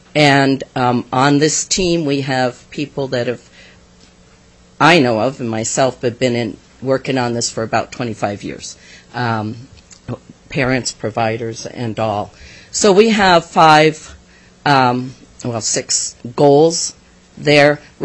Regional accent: Kiana, Alaska, United States; I am from Kiana.

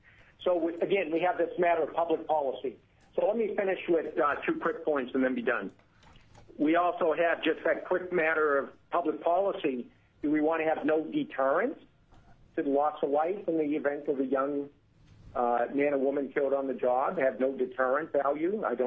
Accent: Eagle River, Alaska, United States; from Eagle River, and I'm general counsel with the Alaska District Council of Laborers.

